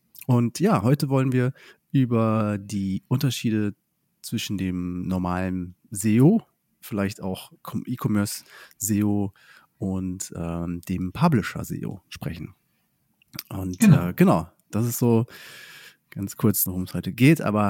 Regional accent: Oldenburg, Lower Saxony, Germany; weil wir kommen ja auch aus Oldenburg bei Bremen, also das echte Oldenburg.

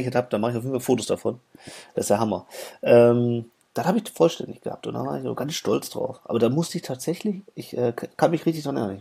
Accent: Mülheim, Germany; ich bin ja in Mülheim groß geworden. Ich bin ja Mülheimer.

